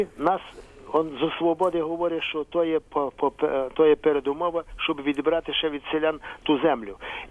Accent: Lviv Oblast, Ukraine; А я з Львівщини

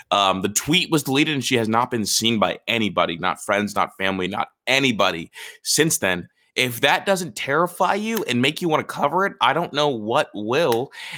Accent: Akron, Ohio, United States; I'm from Akron, Ohio. He opened up a school literally 5 minutes from me

